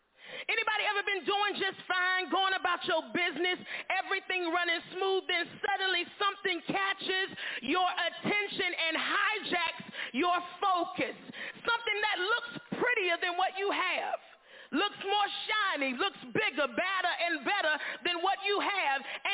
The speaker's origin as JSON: {"language": "English", "town": "Jessup", "region": "Georgia", "country": "United States", "tie": "born or raised there", "said": "I remember riding around my hometown of Jessup, Georgia, with a car full of people. I got Jessup folk in here."}